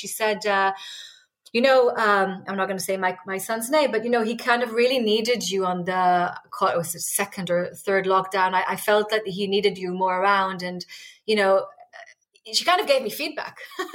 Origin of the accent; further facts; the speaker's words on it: Israel; So I was raised in Israel